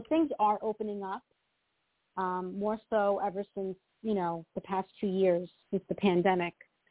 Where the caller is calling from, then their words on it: New York, United States; I'm calling from New York.